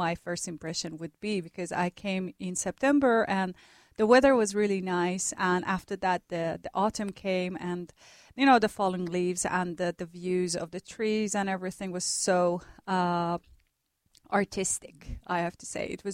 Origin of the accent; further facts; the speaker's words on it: Iran; moved away as an adult; now in Kuopio, Finland; I did my first master's in Tehran, Iran. I'm originally from Iran